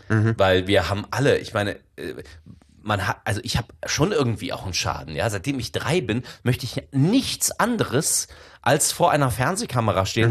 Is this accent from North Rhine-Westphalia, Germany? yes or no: yes; Bensberg, North Rhine-Westphalia, Germany; ich komme ja aus dem Bergischen Land, aus Bensberg